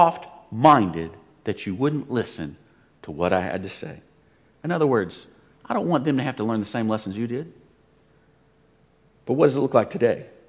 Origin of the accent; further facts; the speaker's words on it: North Carolina, United States; born there; moved away as an adult; also born or lived in Germany / Florida / New Orleans; Me, I was born in North Carolina, you know. I enlisted in the military. I moved to Germany. Then I moved to Florida. Then I got called to ministry. I moved to New Orleans.